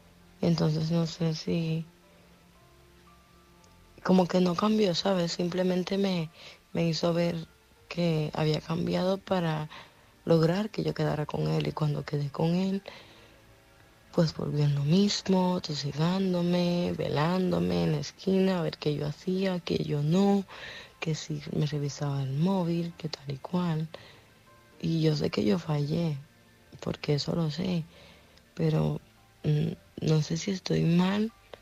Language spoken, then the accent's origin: Spanish; Zaragoza, Aragon, Spain; soy de Zaragoza, y quisiera contar mi historia.